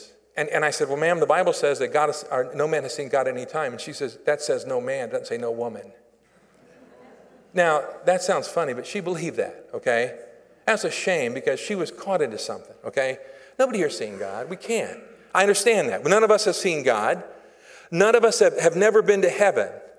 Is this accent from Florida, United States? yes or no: yes; Florida, United States; I was born and raised in Florida. And I think that Florida is flatter than North Dakota.